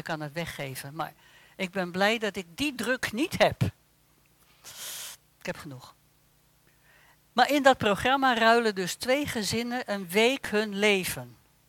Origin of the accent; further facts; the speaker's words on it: Netherlands; Voor veel West-Europeanen, daar horen wij dus ook bij als Nederlanders, is de vakantieperiode voorbij.